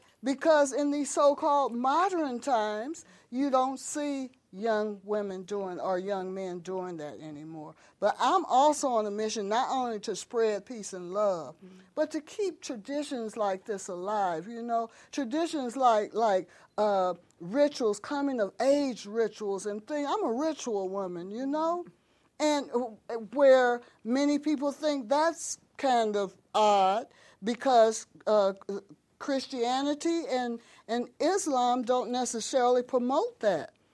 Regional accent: Tanzania; I'm from Tanzania, you know, because I have lived in Tanzania much longer than I've lived anywhere else. I've lived there 40 years? Since 72.

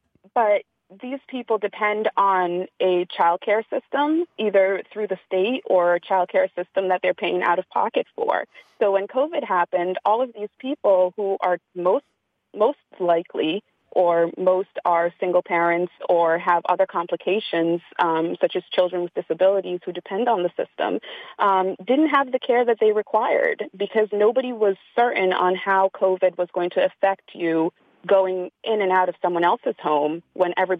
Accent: Connecticut, United States; also born or lived in Jamaica; I'm a Black woman from Jamaica. I grew up in the United States. I went through the school system in Connecticut, went to college in Rhode Island at Rhode Island College for my degrees in psychology.

